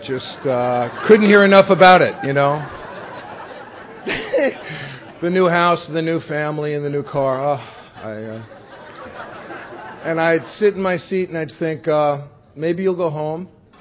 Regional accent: Bronx, New York, United States; I grew up in the Bronx.

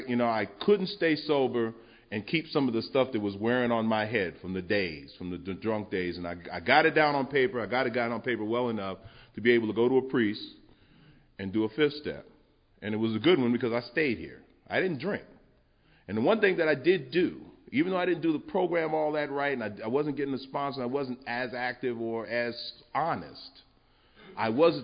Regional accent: New York, United States; Now, I'm from New York.

